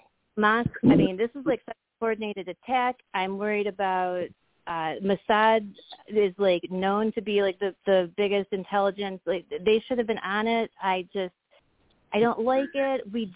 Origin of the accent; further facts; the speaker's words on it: Pontiac, Michigan, United States; So I'm born and raised. I'm from Pontiac, Michigan.